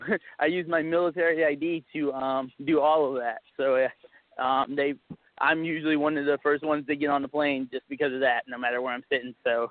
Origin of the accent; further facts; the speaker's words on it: Texas, United States; being a Texan and then being a guy who's doing hardcore and death matches